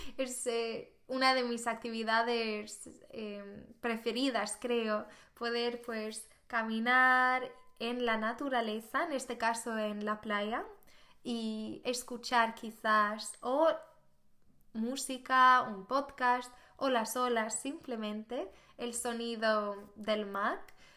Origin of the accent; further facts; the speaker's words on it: Sweden; Spanish is a second language; now in Spain; soy una sueca y ahora estoy en España donde hago mi intercambio en la universidad